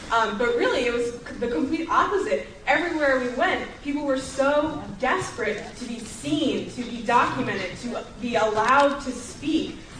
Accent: Los Angeles, California, United States; from Los Angeles.

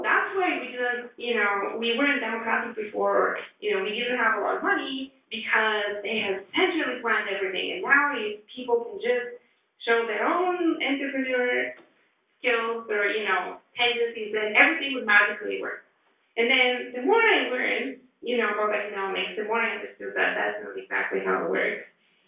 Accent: Bulgaria; I grew up in Bulgaria, and I grew up around the time that the systems were changing.

